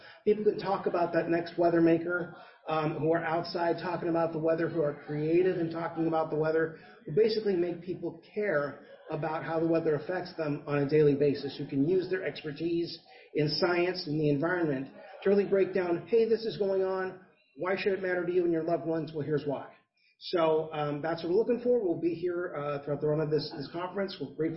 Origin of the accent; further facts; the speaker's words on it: California, United States; I mentioned before I'm from California.